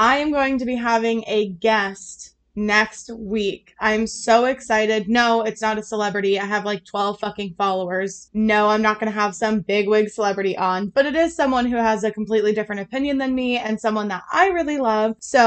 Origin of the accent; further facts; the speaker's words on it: Arizona, United States; I come from Arizona, so I'm not equipped to handle that amount of snow.